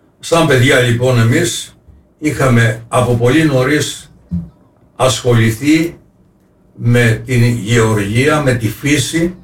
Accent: Tylissos, Crete, Greece; born there; Εγώ προσωπικά είχα την τύχη, γεννήθηκα στην Τήλισσο

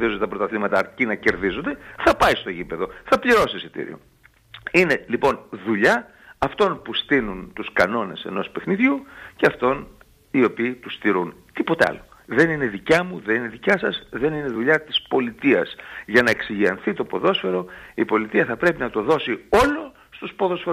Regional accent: Volos, Thessaly, Greece; Ολυμπιακός Βόλο, ας πούμε, να πω, από την πατρίδα μου.

